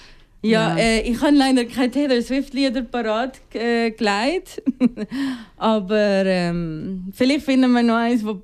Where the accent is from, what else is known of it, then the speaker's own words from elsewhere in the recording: Philippines; ich komme ja aus den Philippinen